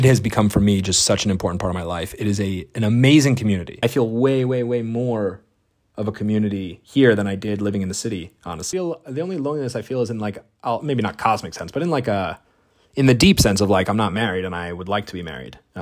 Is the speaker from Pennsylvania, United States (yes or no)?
no; New Jersey, United States; I know the Upper West Side. I grew up nearby in New Jersey.